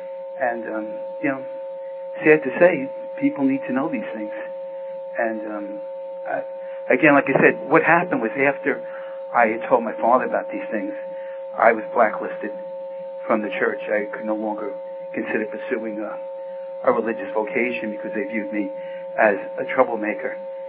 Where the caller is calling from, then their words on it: New Jersey, United States; I'm calling from New Jersey.